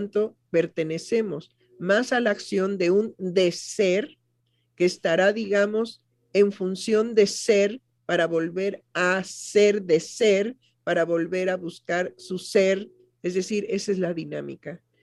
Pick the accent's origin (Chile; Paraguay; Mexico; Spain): Mexico; Por eso nos conmovemos, porque somos mexicanos